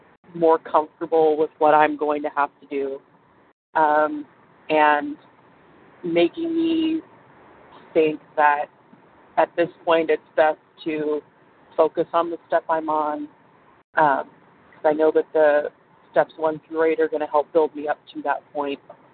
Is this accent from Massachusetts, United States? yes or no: no; Nevada, United States; and I am from Nevada.